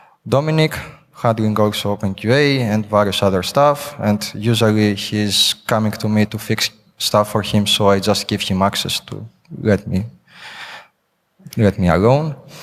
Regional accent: Greece; now in Prague, Czech Republic; I'm from Greece initially, but I live in Prague the past 5.5 years.

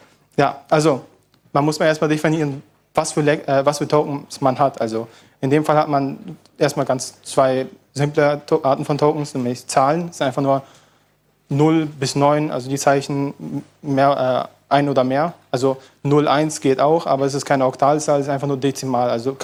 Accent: Berlin, Germany; Ich komme aus Berlin, aber studiere an der TH Brandenburg

